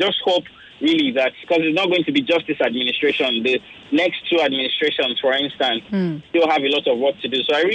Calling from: Lekki, Lagos, Nigeria; I'm calling from Lekki.

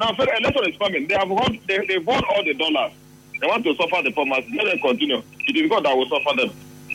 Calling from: India; I'm calling from India.

